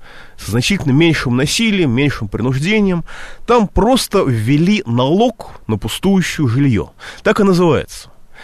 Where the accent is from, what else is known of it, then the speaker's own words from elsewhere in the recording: Moscow, Russia; Я москвич. У меня осталась квартира.